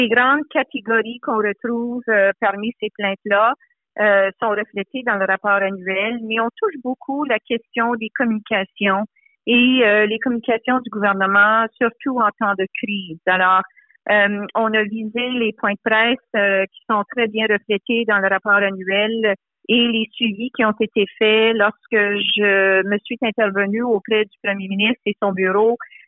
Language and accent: French; Ontario, Canada; on apporte une fierté en tant que franco-ontarien et franco-ontarienne.